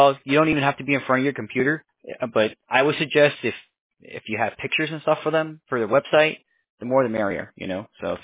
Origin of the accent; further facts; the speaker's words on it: Arvada, Colorado, United States; now in Pennsylvania, United States; I used to live in, I used to live everywhere in Colorado. My house was in Arvada. I went to school at Green Mountain High. but I moved recently to Pennsylvania